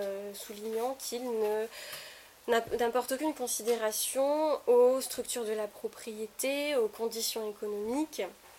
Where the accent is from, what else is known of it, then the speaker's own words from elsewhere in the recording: France; accent: French; je suis désolée pour mon accent français, il a coupé au couteau.